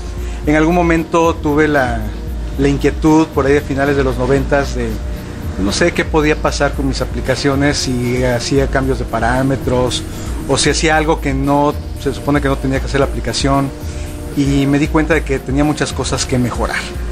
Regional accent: Mexico City, Mexico; now in Monterrey, Mexico; Hablo medio regio porque ya tengo muchos años viviendo aquí, pero yo no soy de Monterrey, soy de la Ciudad de México, pero de repente me sale así un acento y luego otro.

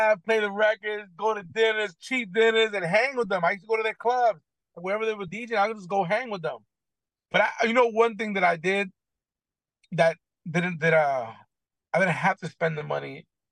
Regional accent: Bronx, New York, United States; So I'm coming from the Bronx. Whenever I went on vacation, it was Puerto Rico and Florida, and we were going to relatives' house.

